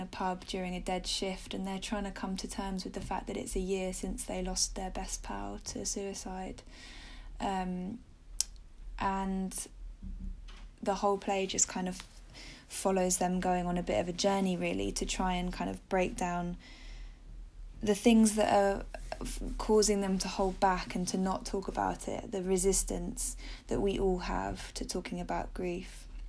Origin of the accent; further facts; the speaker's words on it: Brighton, South East England, United Kingdom; I'm from Brighton originally. I grew up in Brighton